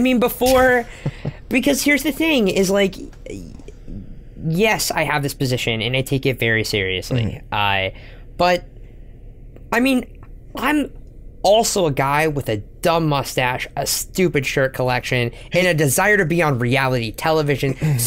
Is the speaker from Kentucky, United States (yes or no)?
no; Oklahoma City, Oklahoma, United States; But I grew up in Oklahoma City, which is very conservative.